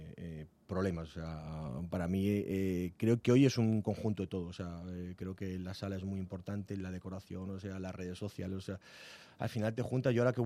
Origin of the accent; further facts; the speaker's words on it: Águilas, Region of Murcia, Spain; also born or lived in Thailand; de mi pueblo natal, que era, bueno, más que natal, yo no soy natal, pero es Águilas, Murcia, uh-huh. ¿Vale? Y luego de mis viajes en Tailandia, mi vida en Tailandia.